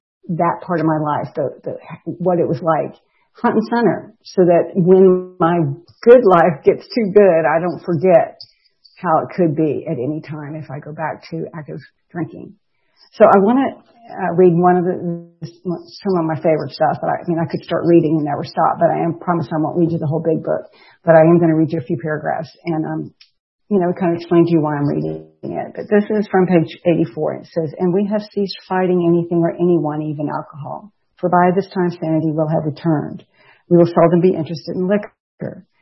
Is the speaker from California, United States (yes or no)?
no; Memphis, Tennessee, United States; born there; I am the last child of my parents and I was born in Memphis, Tennessee, as I said, in 1961. I'm the last of five surviving children.